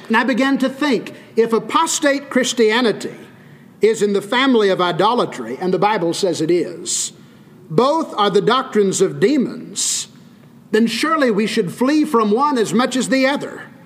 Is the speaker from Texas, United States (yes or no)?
yes; Wichita Falls, Texas, United States; Many of them live right here in the DFW or in my hometown of Wichita Falls.